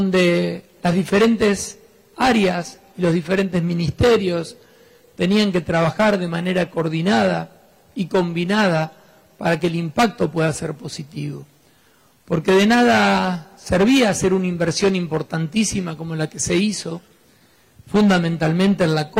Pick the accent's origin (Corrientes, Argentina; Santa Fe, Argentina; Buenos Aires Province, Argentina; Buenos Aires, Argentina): Santa Fe, Argentina; es mostrar lo que somos los santafesinos.